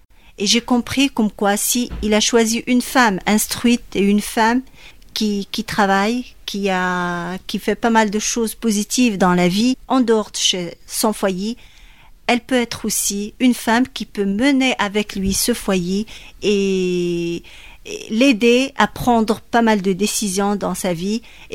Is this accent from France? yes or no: no; Morocco; je suis marocaine, j'ai dans les 30 ans.